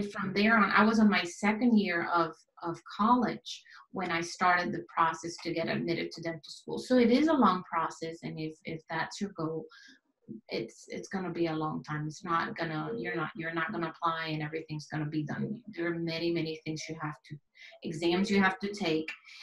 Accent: Venezuela; moved away as an adult; also born or lived in Puerto Rico; So I was born in Venezuela, and I was the youngest of 4 kids.

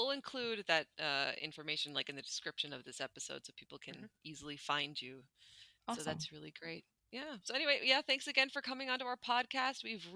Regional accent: Canada; Like as a Canadian, like because our I think our education system, like public education system, is more or less equal across the board.

